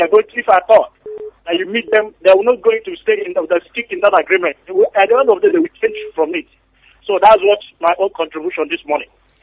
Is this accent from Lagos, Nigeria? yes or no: no; Enugu State, Nigeria; I'm from Marching Ojiriva, Enugu State, in Biafra land.